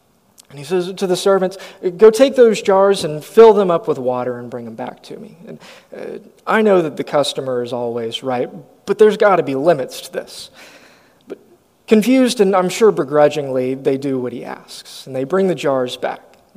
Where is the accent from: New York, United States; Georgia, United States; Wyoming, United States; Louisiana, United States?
Georgia, United States; Atlanta; also born or lived in Dallas; I was born in Dallas. I grew up in metro Atlanta in Georgia. And so the southern manners are just part of who I am.